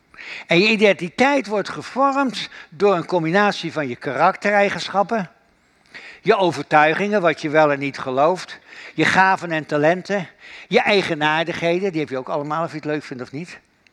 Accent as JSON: {"language": "Dutch", "region": "Gelderland", "country": "Netherlands", "said": "Wij zeiden bij ons in de Veluwe altijd, het zit in je bloed."}